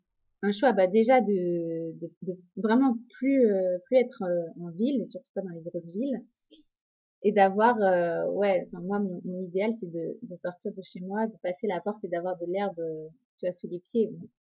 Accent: Centre-Val de Loire, France; also born or lived in Finistère; je suis originaire de la Beauce. Donc vraiment un endroit où il y a des champs à perte de vue

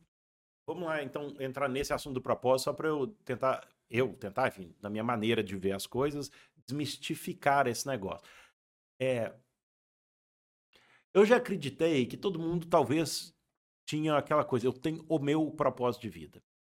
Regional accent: Minas Gerais, Brazil; accent: mineiro; moved away; Agora, saí do Brasil, mas Minas Gerais também nunca saiu. Você vê que o sotaque continua, mineirinho, atleticano, galo.

